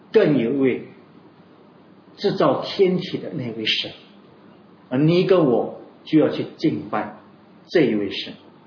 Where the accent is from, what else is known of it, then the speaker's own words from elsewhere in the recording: China; 上面的就变成天，下面就变成地啊，这个是我们中国人的这个神话来的。